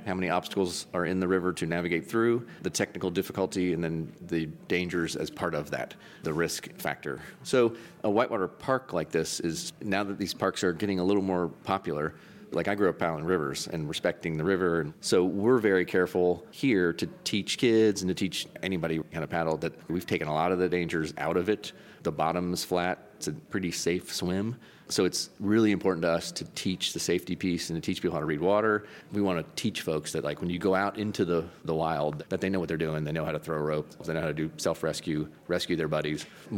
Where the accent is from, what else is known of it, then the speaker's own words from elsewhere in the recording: Pompano Beach, Florida, United States; Yes, I grew up in Pompano Beach, Florida.